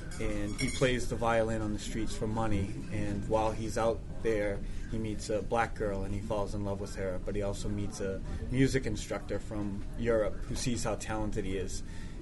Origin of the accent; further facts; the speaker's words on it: Lowell, Massachusetts, United States; moved away; I grew up in Lowell and lived there my whole life until I moved out west.